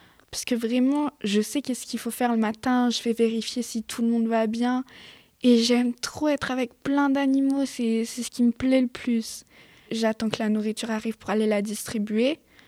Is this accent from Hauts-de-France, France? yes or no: yes; Maubeuge, Hauts-de-France, France; j'ai 16 ans et je viens de Maubeuge.